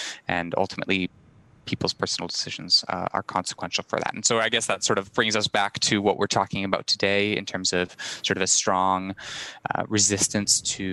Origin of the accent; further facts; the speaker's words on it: Winnipeg, Manitoba, Canada; I mean, I'm originally from Winnipeg.